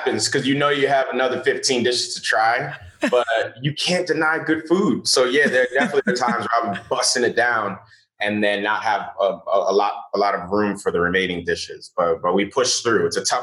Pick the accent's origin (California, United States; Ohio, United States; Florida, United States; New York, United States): New York, United States; Bronx; Well, yeah, I grew up in the Bronx. My mom, she operated a catering company out of our one bedroom apartment.